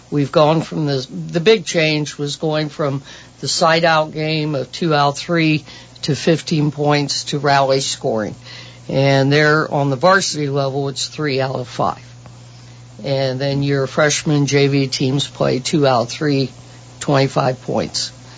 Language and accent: English; Columbus, Ohio, United States; I grew up in Columbus, and, you know, I was in high school from 65 to 68, and we had teams, and we played other schools in Columbus